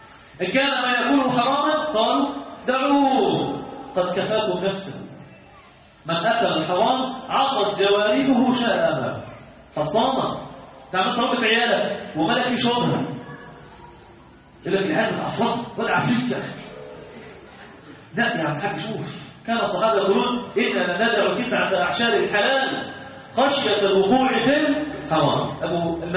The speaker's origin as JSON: {"language": "Arabic", "country": "Egypt", "said": "لان احنا عندنا في مصر هذا المحرك ده كبير قوي"}